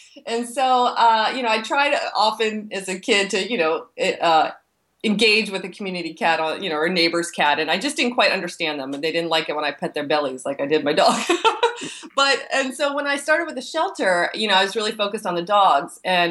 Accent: East Coast, United States; I'm from the East Coast and wasn't used to the area.

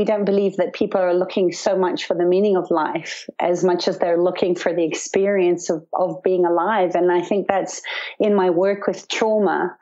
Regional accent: Zimbabwe; When I was young, I grew up in Zimbabwe on a farm in the bush and had a wonderful life, really connecting with nature.

